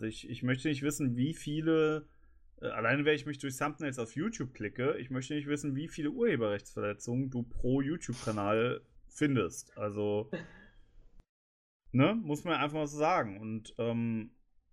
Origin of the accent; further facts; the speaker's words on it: Germany; wir als Deutsche haben uns eigentlich gar nicht so viel vorzuwerfen